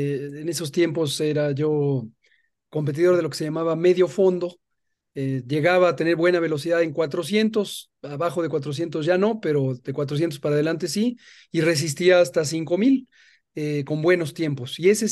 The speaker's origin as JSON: {"language": "Spanish", "region": "Mexico City", "country": "Mexico", "tie": "born or raised there", "said": "Yo nací en la Ciudad de México, he crecido prácticamente toda mi vida en la Ciudad de México, he vivido en 5 o 6 alcaldías diferentes y las conozco todas, las 16."}